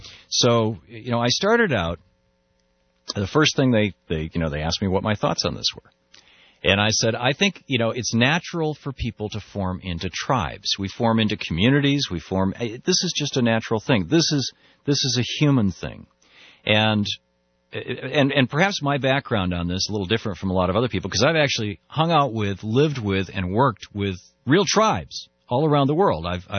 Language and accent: English; Michigan, United States; You know, like, Michigan State. I grew up in Michigan.